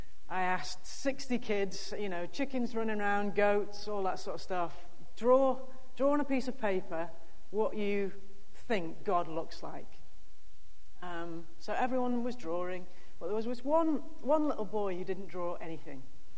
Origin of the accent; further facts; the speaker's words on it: England, United Kingdom; I grew up in England. In a non-Christian home, less than 2% of people even go to church in England.